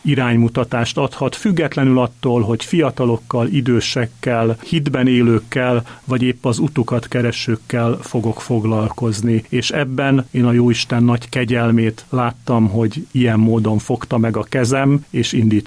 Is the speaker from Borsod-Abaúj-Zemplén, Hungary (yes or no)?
yes; Miskolc, Borsod-Abaúj-Zemplén, Hungary; Én Miskolcon nőttem fel, ott érettségiztem